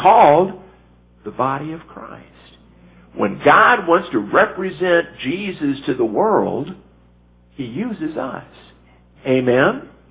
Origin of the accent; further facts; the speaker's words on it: Flint, Michigan, United States; In the city that Terry and Joy and I grew up in Flint, Michigan